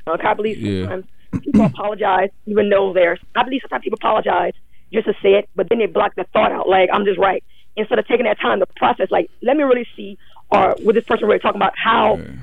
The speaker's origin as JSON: {"language": "English", "region": "Louisiana", "country": "United States", "said": "I'm from Louisiana."}